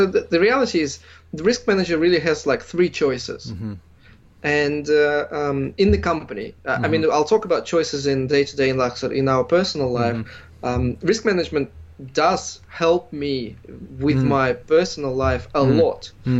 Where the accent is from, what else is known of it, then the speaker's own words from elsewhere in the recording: Australia; moved away; I'm from Australia and I used to swim there all the time.